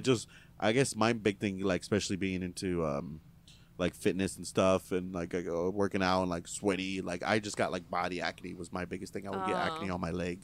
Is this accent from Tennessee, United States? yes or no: no; Houston, Texas, United States; I grew up in Houston elementary, middle school, but I went to high school in a smaller town, in a little country town, 5,000 people.